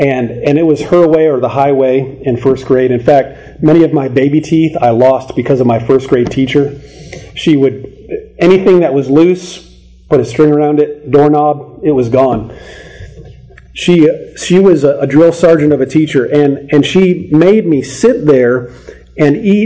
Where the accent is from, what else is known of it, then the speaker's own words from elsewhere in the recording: Minnesota, United States; Many of you know that I grew up in Minnesota, and when I was young, I attended a Christian school there in Minnesota